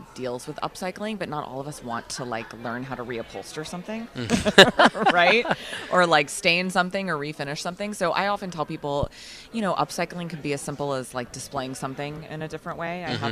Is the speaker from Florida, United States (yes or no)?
yes; Ponte Vedra Beach, Florida, United States; also born or lived in Georgia; Yep. I was born in Northeast Georgia, but yeah, I've been in Florida for most of my life, Ponte Vedra Beach